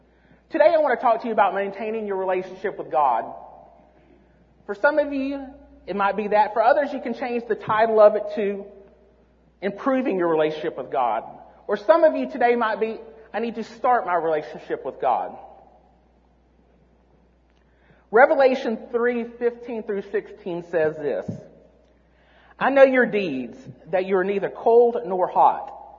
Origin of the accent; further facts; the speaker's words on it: Tennessee, United States; And I grew up in Tennessee, so you don't know any of them.